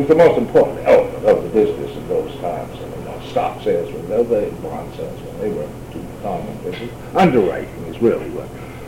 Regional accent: Boston, Massachusetts, United States; No, I was born in Boston, but I lived there until I went to boarding school, and then I came back

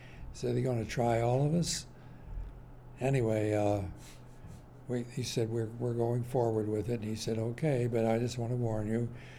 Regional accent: Warren, Ohio, United States; And yeah, after all, I'm a small town boy. I grew up in Warren, Ohio.

